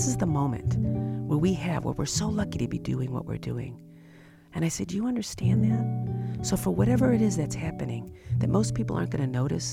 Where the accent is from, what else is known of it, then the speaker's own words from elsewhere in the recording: Berwyn, Illinois, United States; an official day was named after me in my hometown of Berwyn … Marathon Day.